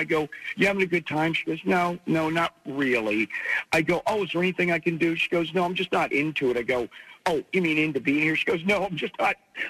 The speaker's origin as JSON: {"language": "English", "region": "Pennsylvania", "country": "United States", "tie": "born or raised there", "said": "growing up in Pennsylvania, coming to many a ball game."}